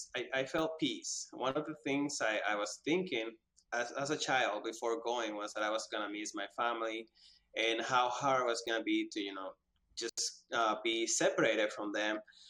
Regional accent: Dominican Republic; I'm from Dominican Republic, and I grew up at the Las Palmas Children's Village.

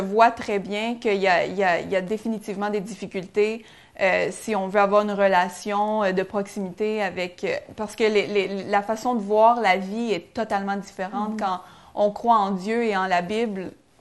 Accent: Quebec, Canada; en tant que Québécois, on connaît pas vraiment c'est quoi la Bible

